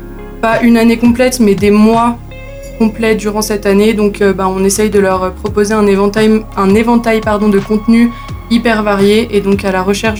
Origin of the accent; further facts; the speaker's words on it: Annecy, Auvergne-Rhône-Alpes, France; À la base, on est d'Annecy, donc dans notre région